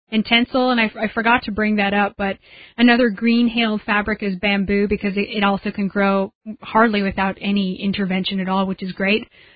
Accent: Oregon, United States; But where I grew up in Oregon, there's more llamas there than anywhere else in the country.

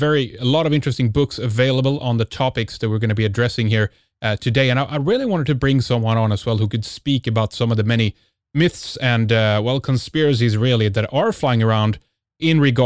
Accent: Sweden; English is a second language; from Sweden

